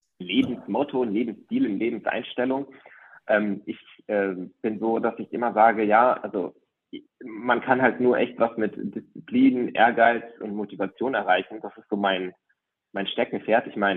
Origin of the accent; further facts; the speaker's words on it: Greece; Meine Eltern haben ein griechisches Restaurant. Ich bin ja Grieche.